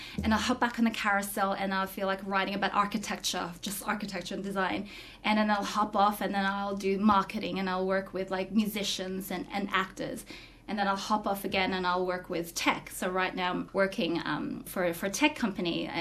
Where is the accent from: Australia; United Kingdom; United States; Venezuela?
Australia; I guess being dual as well, being Australian, being Filipina, I guess being loyal to both cultures is good too as a multicultural person.